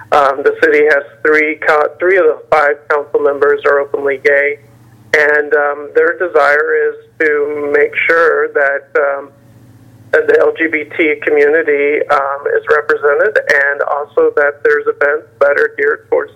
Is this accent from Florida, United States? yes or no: no; Kansas, United States; I'm originally from Kansas, so I understand that utopia message very well.